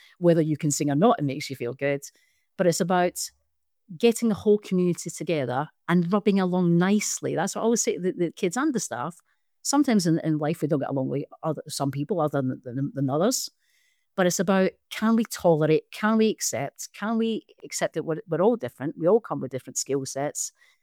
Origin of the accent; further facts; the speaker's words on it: Scotland, United Kingdom; There are people come with very conceived perceptions about me being Scottish.